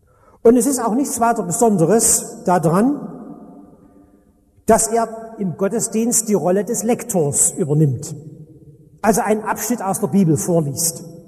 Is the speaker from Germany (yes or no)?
yes; Dresden, Saxony, Germany; Ich bin so halb auf dem Dorf aufgewachsen in Dresden